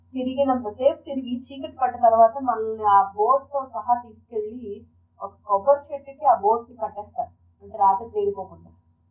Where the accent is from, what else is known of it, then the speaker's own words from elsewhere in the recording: Visakhapatnam, Andhra Pradesh, India; ఆంధ్రప్రదేశ్లో భీములపట్నం బీచ్, మా ఊరు విశాఖపట్నం బీచ్ అండి.